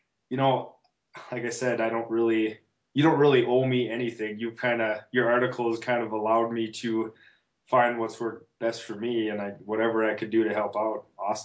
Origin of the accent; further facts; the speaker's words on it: North Dakota, United States; I am from North Dakota.